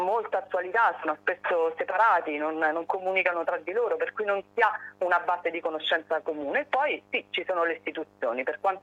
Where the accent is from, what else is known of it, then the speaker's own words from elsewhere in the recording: L'Aquila, Abruzzo, Italy; io sono aquilana